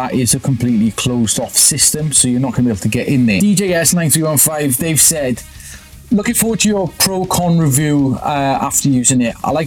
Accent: Wales, United Kingdom; I'm not Spanish. I'm Welsh.

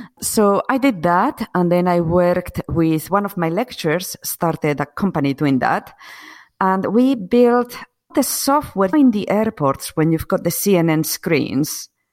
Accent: Asturias, Spain; So I grew up in Spain. I was born and grew up in Spain, in the north of Spain. It's called Asturias. It's very rainy and very green, which people don't expect when they think of Spain.

